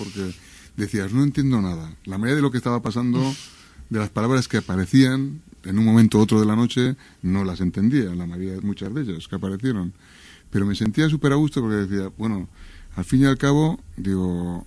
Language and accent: Spanish; Basque Country, Spain; born there; Yo, por ejemplo, que nací en Margen Izquierda, sí, yo ya nací en un mundo en crisis. Margen Izquierda siempre estuvo en crisis.